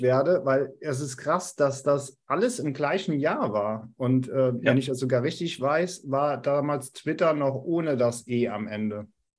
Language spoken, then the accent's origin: German; Rhineland, Germany; als Rheinländer